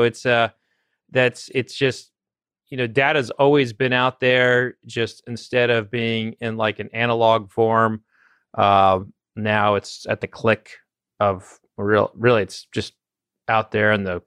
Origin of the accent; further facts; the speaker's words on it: Oklahoma, United States; And I'm from Oklahoma, where like wrestling is like in everybody's blood.